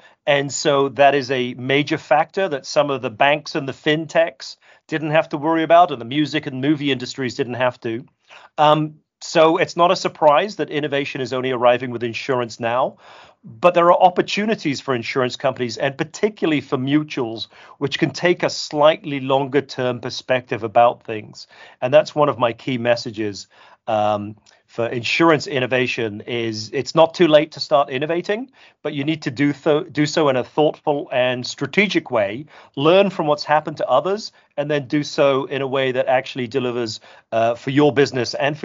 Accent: United Kingdom; as you've worked out, I am indeed British.

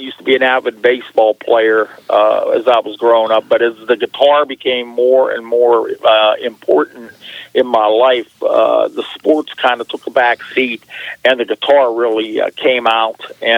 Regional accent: Belle Vernon, Pennsylvania, United States; Well, I was raised in Belle Vernon, Pennsylvania, in a little village called Fairhope. And I grew up there, and then after I got married and moved, we lived in several different places.

